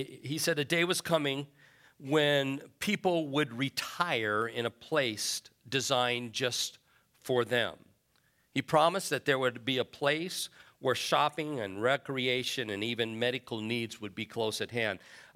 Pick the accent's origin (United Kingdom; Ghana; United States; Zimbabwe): United States; Phoenix, Arizona; because I grew up in Phoenix and I saw all this come to being.